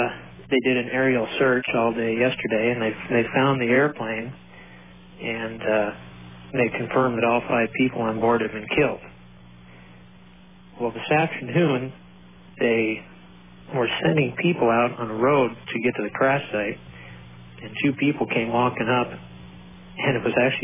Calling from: Missoula, Montana, United States; Missoula, Montana.

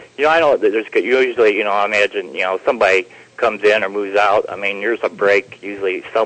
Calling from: Ohio, United States; Good evening, Kevin. … from Ohio.

